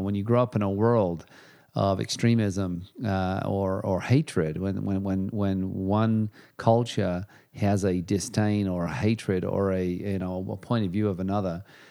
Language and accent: English; England, United Kingdom; you know, I grew up in England